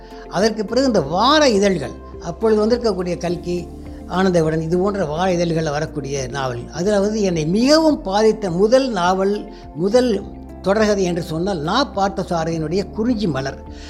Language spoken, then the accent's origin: Tamil; Bommakottai, India; பிறந்து வளர்ந்தது வந்து அருப்புக்கோட்டைக்கு பக்கத்தில் இருக்கக்கூடிய ஒரு குக்கிராமம், சின்ன கிராமம், பொம்மாக்கோட்டைன்னு ஒரு வில்லேஜு. அதில் தான் நான் பிறந்து வளர்ந்தேன்.